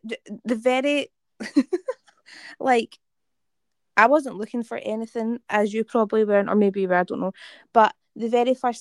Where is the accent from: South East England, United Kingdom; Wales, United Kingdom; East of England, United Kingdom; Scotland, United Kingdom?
Scotland, United Kingdom; Glasgow; But I think if, like, we're both Scottish, but you've got a very good don't presentation voice, whereas I'm just like, I'm from Glasgow and I speak fast